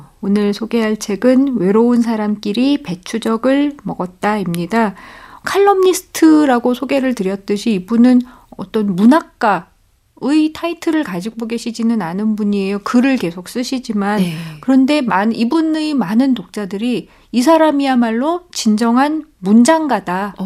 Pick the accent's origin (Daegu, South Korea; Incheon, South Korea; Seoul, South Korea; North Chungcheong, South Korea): Seoul, South Korea; born there; 저는 이제 서울에서 태어났고 저희 부모님은 충청도 분이세요.